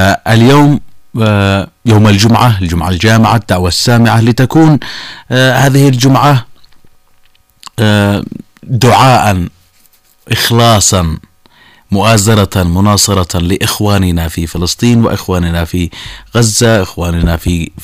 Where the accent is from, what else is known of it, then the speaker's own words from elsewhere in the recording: Yemen; كل عام وإحنا كشعب يمني الأول في مواجهة أمريكا